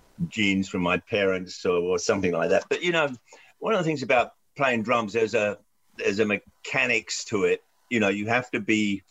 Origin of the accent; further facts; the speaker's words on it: London, United Kingdom; I used to go and see them when I was growing up in London.